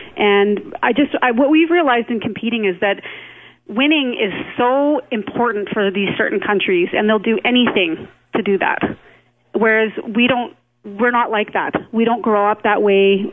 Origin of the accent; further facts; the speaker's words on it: Canada; And that's what I think as a Canadian, too, when we were standing there on our podium